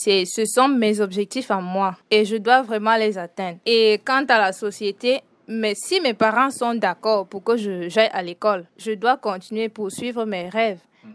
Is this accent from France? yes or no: no; Doukoula, Far North, Cameroon; Je suis originaire de l'extrême nord du Mau Danaï et plus précisément, je suis de Doukoula.